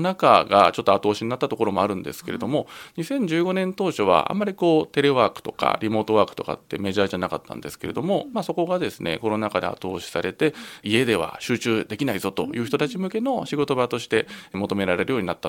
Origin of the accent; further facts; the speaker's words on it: Fujisawa, Kanagawa, Japan; 藤沢の辻堂で生まれ育ちまして、辻堂小学校、小陽中学校、その後藤沢北高校に行きまして